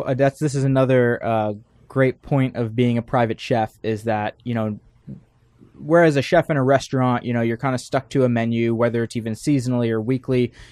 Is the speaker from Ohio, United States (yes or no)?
no; New York City, New York, United States; growing up in the Bronx, both grandmothers lived in the house, and so we had a lot of influence from them, from Puerto Rican cuisine to Southern cuisine.